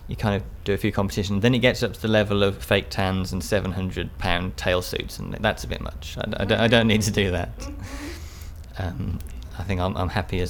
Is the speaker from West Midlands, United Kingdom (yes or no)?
yes; Solihull, West Midlands, United Kingdom; I'm from Solihull, just near Birmingham.